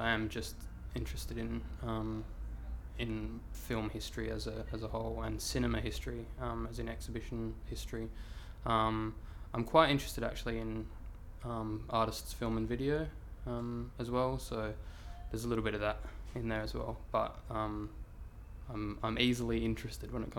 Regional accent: Mount Barker, South Australia, Australia; also born or lived in Adelaide; I was born in Mount Barker, but I'm from Adelaide. It's a reflex, I just say I'm from Adelaide, but yeah, Mount Barker, so it's a sort of country town with a population of about 7,000 or 8,000, I think.

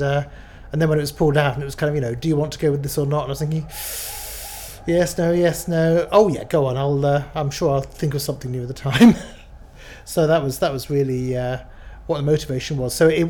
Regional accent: West Midlands, United Kingdom; I'm 46 and I come from Warwickshire.

